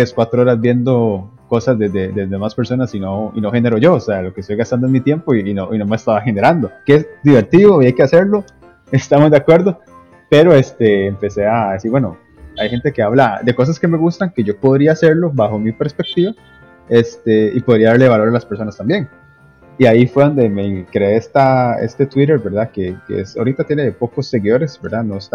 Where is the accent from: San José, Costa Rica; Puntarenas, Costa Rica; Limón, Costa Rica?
Limón, Costa Rica; yo soy costarricense, en la provincia de Limón. Ya tengo 34 años. Y bueno, mi familia es de clase media